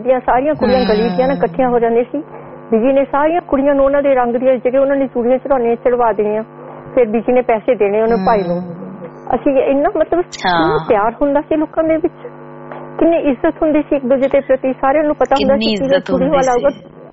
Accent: Haryana, India; ਸਾਡਾ ਪਿੰਡ ਨਾ ਅੰਬਾਲੇ ਦੇ ਕੋਲ ਛੋਟਾ ਜਿਹਾ ਪਿੰਡ ਹੈਗਾ, ਕਿਉਂਕਿ ਮੇਰੇ ਬਾਪੂ ਜੀ ਆਰਮੀ ਸੀਗੇ ਤਾਂ ਉਹਨਾਂ ਨੂੰ ਰਿਟਾਇਰਮੈਂਟ ਤੋਂ ਬਾਅਦ ਗੌਰਮੈਂਟ ਵੱਲੋਂ ਕੁਛ ਇਨਾਮ ਉਹਨੂੰ ਮਿਲੇ ਸੀਗੇ, ਤਾਂ ਉੱਥੇ ਜ਼ਮੀਨ ਮਿਲੀ ਸੀ, ਤਾਂ ਅਸੀਂ ਉੱਥੇ ਸੈਟਲ ਹੋ ਗਏ, ਤੇ ਮੈਨੂੰ 2 ਸਾਲ ਪਿੰਡ ਰਹਿਣ ਦਾ ਮੌਕਾ ਮਿਲਿਆ

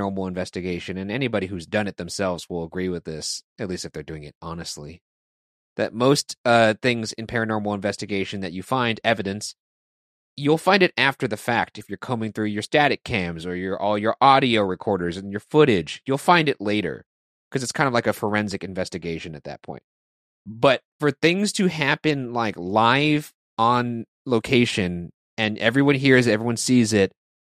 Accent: Los Angeles, California, United States; I don't go out to bars anymore and in my hometown. Like in LA, when I'm home, I don't go to bars.

